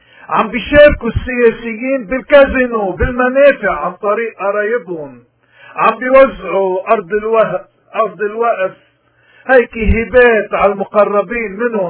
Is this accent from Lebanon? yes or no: yes; Lebanon; مثل الأزمة اللي نحن مستمرين كلبنانيين بالمعاناة منها من حوالي 40 سنة